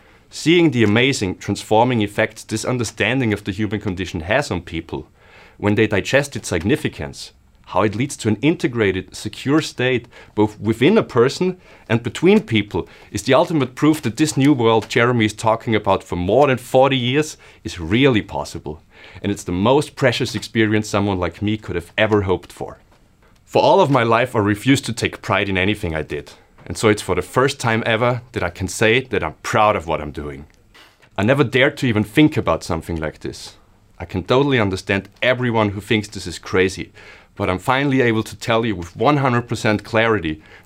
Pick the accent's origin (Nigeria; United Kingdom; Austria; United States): Austria; English is a second language; I'm 31 years old and I'm from Austria.